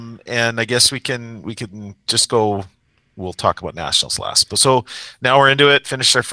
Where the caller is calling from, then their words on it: Newfoundland and Labrador, Canada; because obviously we're calling from Newfoundland